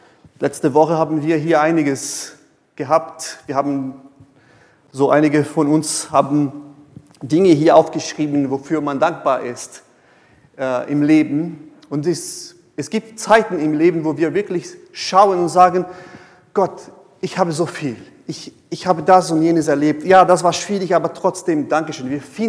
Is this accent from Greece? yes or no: no; Brazil; German is a second language; now in Germany; Aber das war so als Brasilianer mein erster Gedanke so in den ersten Monaten hier.